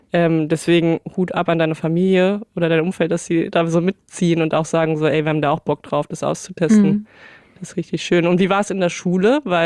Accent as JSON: {"language": "German", "region": "Saarland", "country": "Germany", "said": "ich komme ja selber auch aus dem Saarland"}